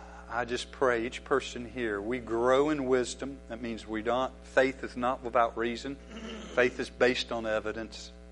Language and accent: English; United States; And so I looked at those a few times just because I'm an American guy.